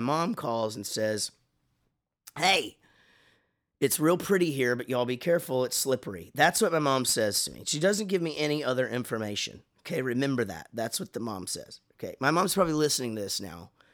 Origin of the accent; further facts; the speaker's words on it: Wichita Falls, Texas, United States; who live at Lake Kickapoo, which I grew up in Wichita Falls.